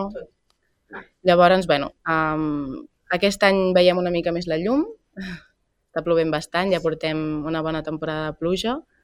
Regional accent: Sant Sadurní d'Anoia, Catalonia, Spain; soc de Sant Sadurní, al final ho he portat, m'han sucat el xumet a la copa de cava, saps, des de petita.

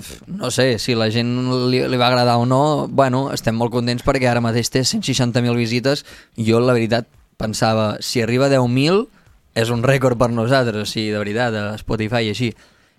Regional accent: Catalonia, Spain; Realment, som nosaltres dos de l'Empordà

